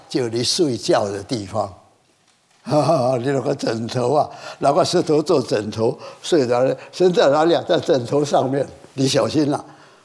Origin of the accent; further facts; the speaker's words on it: Quanzhou, Fujian, China; 只晓得是要到厦门，我是泉州人啊